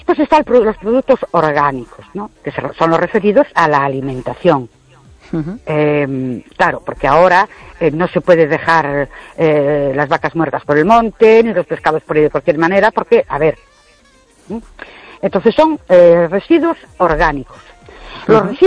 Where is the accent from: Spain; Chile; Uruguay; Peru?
Spain; Ourense, Galicia; de Ourense.